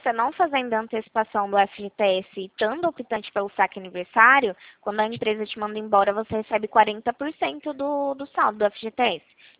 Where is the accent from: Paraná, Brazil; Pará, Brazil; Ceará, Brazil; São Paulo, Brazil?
São Paulo, Brazil; Ribeirão Preto; meu DDD é 16, tá? Que a gente é daqui de Ribeirão Preto.